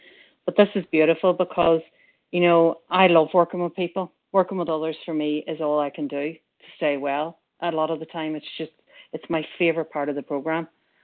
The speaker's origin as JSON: {"language": "English", "country": "Ireland", "lives_now": "Manchester, United Kingdom", "said": "I'm based in Manchester, Irish, but based in Manchester in the UK."}